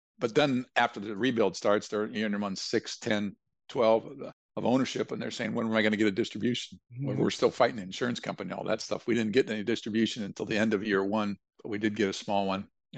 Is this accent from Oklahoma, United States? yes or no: no; Ohio, United States; I say it's only 50 because I'm from Ohio.